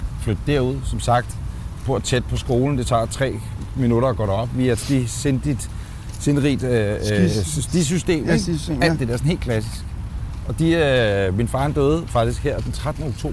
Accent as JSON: {"language": "Danish", "town": "Ølstykke", "region": "Capital Region of Denmark", "country": "Denmark", "tie": "born or raised there", "said": "Helt klassisk. Parcelhus. Ølstykke."}